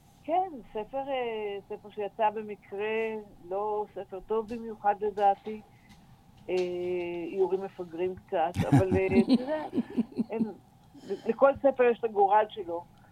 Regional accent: Na'an, Central District, Israel; אני בת קיבוץ נען. אני חזרתי לקיבוץ אחרי 45 שנים בעיר, לפני שנה וחצי.

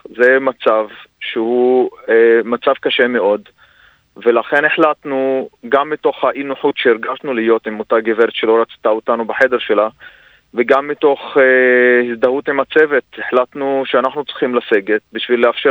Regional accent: Nazareth, Northern District, Israel; אני יליד נצרת, ואני נולדתי בעצמי בבית חולים העמק.

